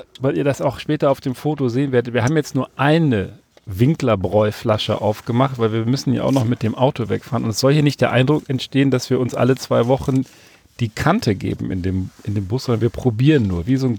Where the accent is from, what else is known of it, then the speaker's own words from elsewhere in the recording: Berlin, Germany; born there; Ostdeutscher, und ich bin ja in Berlin geboren, ich hätte ja auch auf der anderen Seite der Mauer geboren sein können